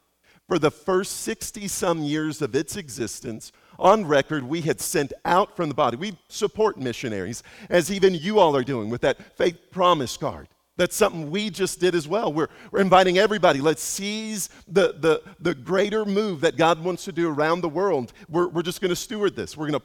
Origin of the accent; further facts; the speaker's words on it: Venezuela; also born or lived in Kentucky, United States / Ecuador; I was born in Kentucky, but, you know, went to Ecuador, reassigned to Venezuela. That's where I spent most of my time.